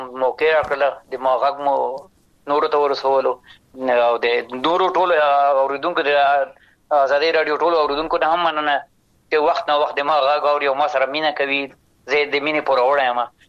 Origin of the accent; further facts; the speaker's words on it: Afghanistan; زه افغان یم د افغانستان یم